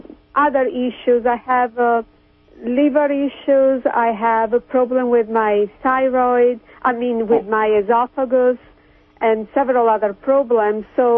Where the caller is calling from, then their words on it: Kansas City, United States; From Kansas City.